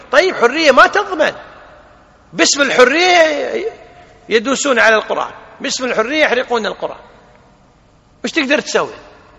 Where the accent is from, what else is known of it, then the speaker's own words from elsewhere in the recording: Kuwait; عندنا في الكويت الحمد لله هناك مؤسسة خاصة هيئتها الدولة للعناية بخدمة القرآن والسنة